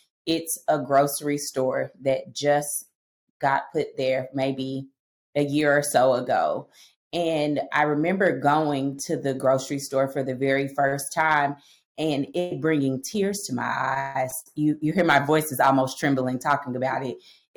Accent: Oklahoma, United States; I'm born and raised in Oklahoma. I'm going to tell my age. I've been here for 40 years. So I know all about Oklahoma.

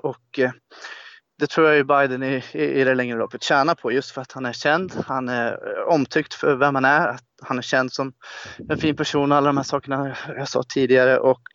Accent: Sweden; för att jag är svensk

